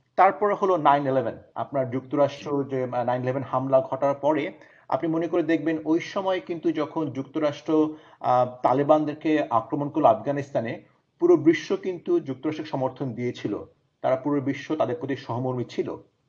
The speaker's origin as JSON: {"language": "Bangla", "country": "Bangladesh", "tie": "born or raised there", "said": "আমি ব্যক্তিগতভাবে বাংলাদেশে বড় হয়েছি, আমার প্রাথমিক শিক্ষা, মাধ্যমিক শিক্ষা, স্নাতক, স্নাতকোত্তর একটা পর্যায়ে বাংলাদেশেই ছিলাম।"}